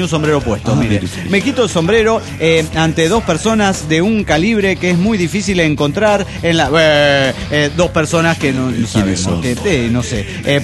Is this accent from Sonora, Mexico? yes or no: no; Orizaba, Veracruz, Mexico; de Orizaba, México.